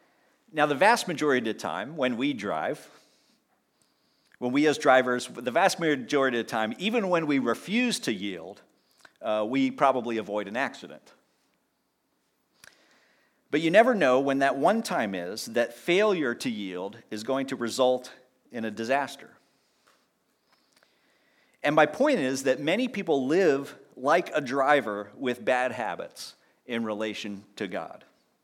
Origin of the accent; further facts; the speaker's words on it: Pennsylvania, United States; When I learned to drive growing up in Pennsylvania, we had an overpass near one highway